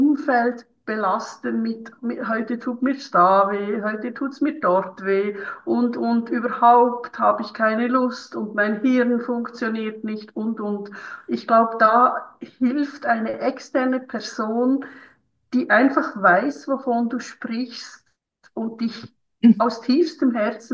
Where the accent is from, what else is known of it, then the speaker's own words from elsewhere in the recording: Switzerland; Und bei uns in der Schweiz ist es so, wir haben keine Anschlussbehandlungen.